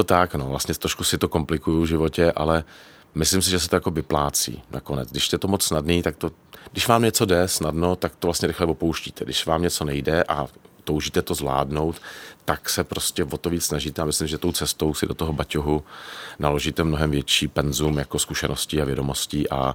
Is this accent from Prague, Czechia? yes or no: yes; Prague, Czechia; Já jsem vyrůstal na Letné v Letohradské ulici